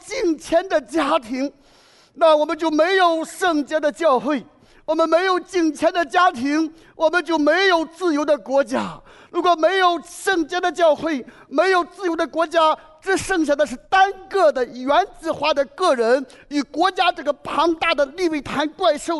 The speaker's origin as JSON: {"language": "Chinese", "country": "China", "said": "所以说蒙恩之道，我们中国人不讲蒙恩之道"}